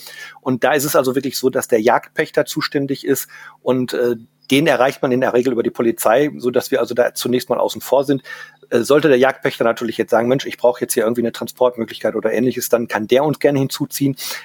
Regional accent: North Rhine-Westphalia, Germany; now in Friesland, Germany; Ich komme zwar aus dem Ruhrgebiet, bin aber eigentlich seit 2015 Friese, lebe an der Nordsee

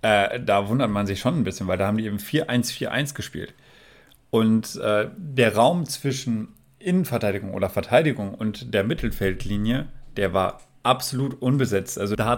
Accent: Hanover, Lower Saxony, Germany; Ich meine, wir als Hannoveraner können uns darüber freuen

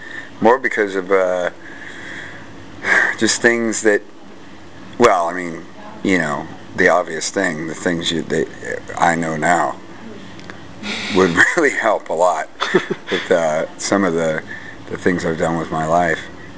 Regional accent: California, United States; It's weird for me because I'm from the Bay Area.

